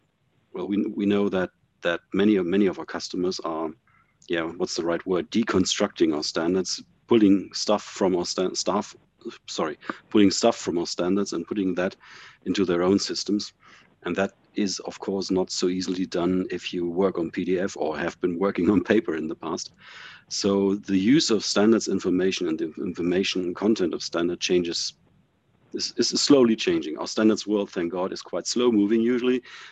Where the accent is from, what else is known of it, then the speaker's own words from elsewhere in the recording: Berlin, Germany; English is a second language; I'm from Berlin, Germany. So please excuse my rather modest command of English.